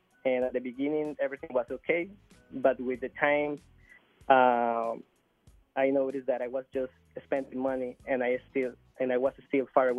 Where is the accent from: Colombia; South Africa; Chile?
Colombia; now in United States; Yes, okay. I was raised in Colombia.